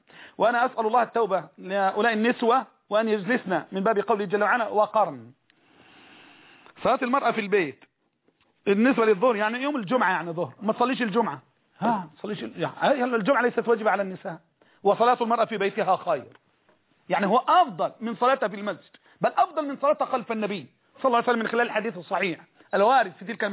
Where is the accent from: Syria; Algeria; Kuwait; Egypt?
Egypt